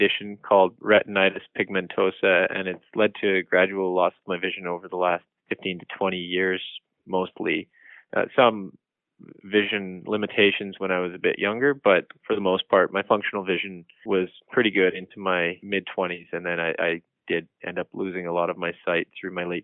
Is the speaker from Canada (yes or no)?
yes; Williams Lake, British Columbia, Canada; So I grew up in Williams Lake